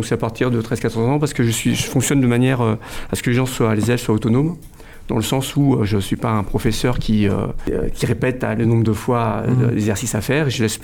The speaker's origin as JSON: {"language": "French", "country": "France", "tie": "born there", "said": "mes parents sont d'origine vietnamienne et je suis né en France."}